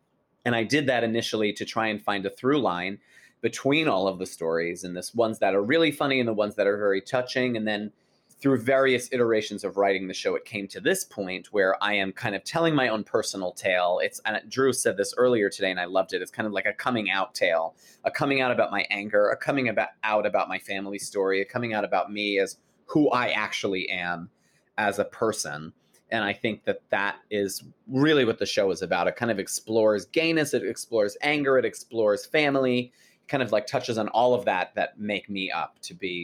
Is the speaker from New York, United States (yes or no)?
yes; New York, United States; Long Island originally. And then I went to school in Buffalo and then I came here.